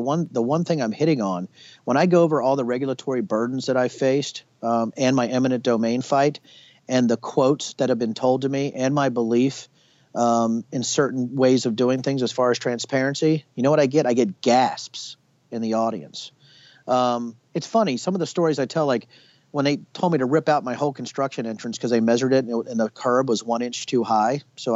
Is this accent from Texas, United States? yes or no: no; Manassas, Virginia, United States; Well, you know, I was born in Manassas. I don't know if you knew that. And I'm a Prince William County boy. My parents still live there.